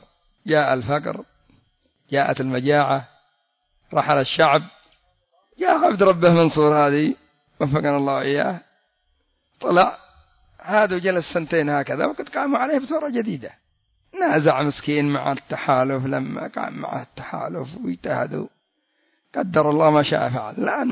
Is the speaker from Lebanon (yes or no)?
no; Yemen; حتى سبب تأخر النفط عندنا في اليمن